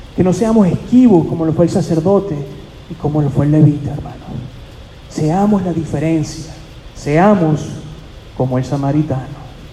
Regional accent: Venezuela; also born or lived in Houston; now in United States; Cuando yo llegué a este país, hermano, yo viví en Houston, Texas. Yo vine de Venezuela directamente a Houston, no dominaba el idioma.

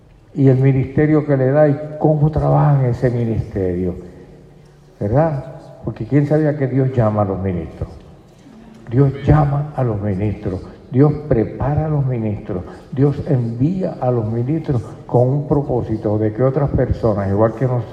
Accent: Puerto Rico; Nosotros, los que somos de Puerto Rico, tenemos también doble ciudadanía. Somos puertorriqueños y somos norteamericanos

